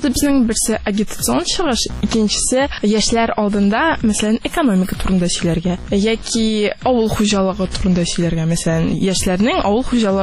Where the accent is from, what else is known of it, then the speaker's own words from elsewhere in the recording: Almetyevsk, Tatarstan, Russia; Мин үзем Әлмәттән, КДУның журфагында укыйм, 4-нче курста